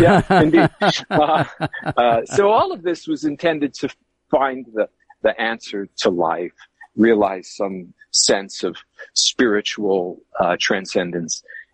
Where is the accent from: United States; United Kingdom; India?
United States; New York; Growing up on Long Island as a Roman Catholic, I was familiar with religious things, but never heard a clear explanation of why Jesus came, why he died.